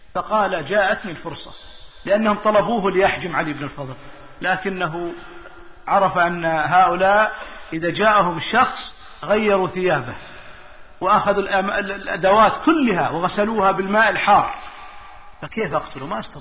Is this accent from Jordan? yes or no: no; Saudi Arabia; عندنا في السعودية وفي اليمن يرجعون إلى هذا